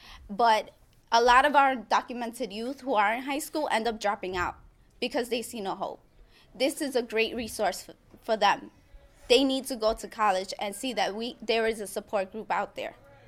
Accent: Brooklyn, New York, United States; I grew up in Brooklyn.

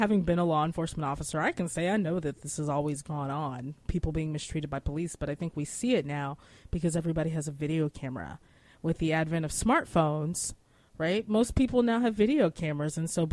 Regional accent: Outer Banks, North Carolina, United States; I was back home. I'm from the Outer Banks of North Carolina.

